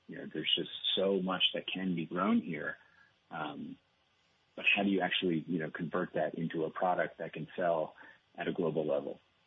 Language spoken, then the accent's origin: English; Plainfield, Vermont, United States; I grew up in Plainfield, Vermont, and you know, Richard and Sally, the Cape Farm, I mean, they're kind of agricultural superheroes in my book.